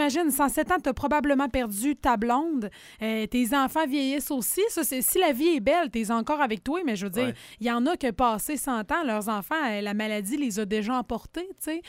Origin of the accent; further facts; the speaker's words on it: Gatineau, Quebec, Canada; born there; je suis née du côté de Gatineau, mais toute ma famille, là, c'est à Côte-Nord.